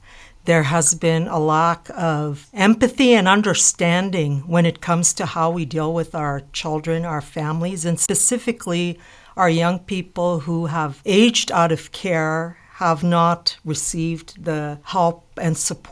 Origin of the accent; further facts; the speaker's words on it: Manitoba, Canada; I grew up in Lake Manitoba Treaty 2 First Nation.